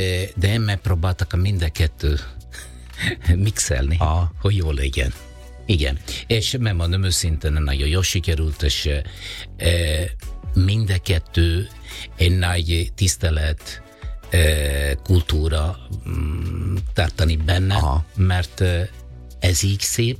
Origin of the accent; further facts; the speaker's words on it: Italy; Hungarian is a second language; now in Hungary; olasz, a másik Magyarországon. Én igen, valamilyen szinte én is magyar érzem magam, persze nem itt születtem